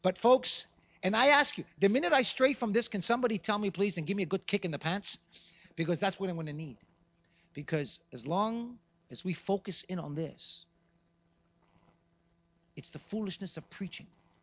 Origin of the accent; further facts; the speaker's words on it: Montreal, Quebec, Canada; I said, I'm from Canada. I'm from Montreal.